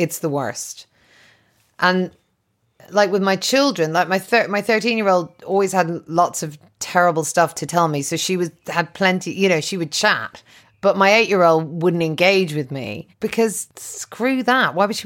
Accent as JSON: {"language": "English", "country": "Ireland", "said": "because I'm Irish and people don't in Ireland, they don't get divorced so much."}